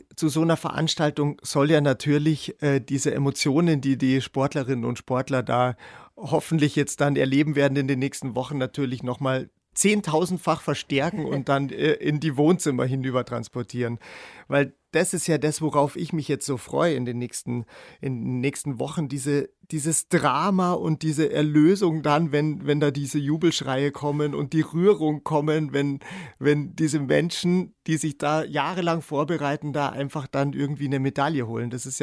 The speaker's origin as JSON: {"language": "German", "town": "Munich", "region": "Bavaria", "country": "Germany", "said": "wir als Münchner sind ja so geprägt, dass man schon als kleines Kind einmal anfängt, über den Brenner nach Italien zu fahren."}